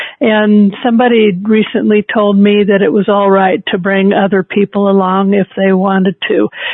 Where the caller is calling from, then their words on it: Colorado, United States; Hello, I'm calling from Colorado, and I really appreciate this program